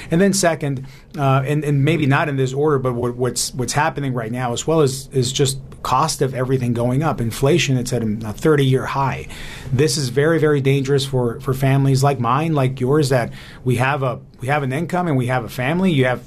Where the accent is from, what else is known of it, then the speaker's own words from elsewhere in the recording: Tucson, Arizona, United States; I'm from the area. I grew up here in Tucson, and Laura and I are raising our six kids here.